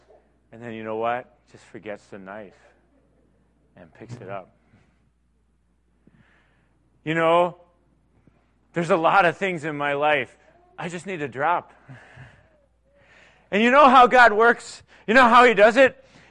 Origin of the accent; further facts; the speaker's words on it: Pennsylvania, United States; Oh my goodness, I'm from Pennsylvania.